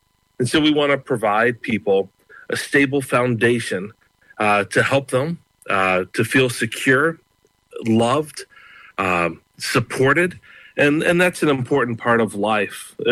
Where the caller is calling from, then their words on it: Launching Place, Victoria, Australia; Launching place.